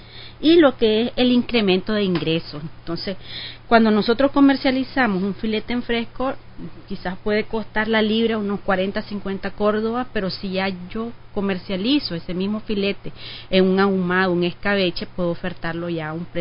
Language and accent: Spanish; Nicaragua; nosotros como nicaragüenses tenemos más que todo lo que es la carne